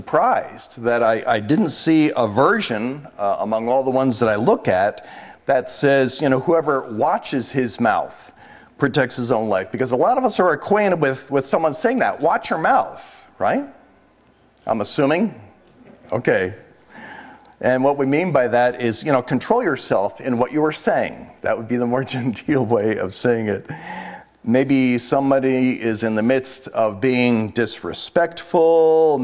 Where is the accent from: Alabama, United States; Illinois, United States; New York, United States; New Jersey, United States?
New Jersey, United States; I remember this time when I was growing up in New Jersey, and I went along with my dad.